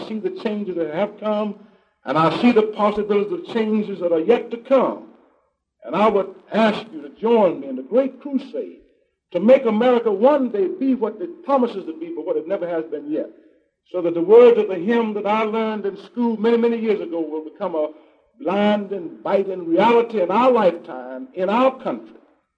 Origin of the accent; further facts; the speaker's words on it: Memphis, Tennessee, United States; I was born in Memphis, Tennessee. I was raised there until I went to the Army.